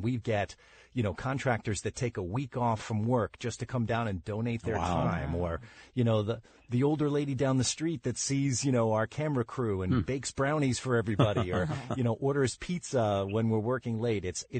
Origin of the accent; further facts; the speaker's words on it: Long Island, New York, United States; I grew up on Long Island, so it's an honor to speak with you after watching you on television for many, many years.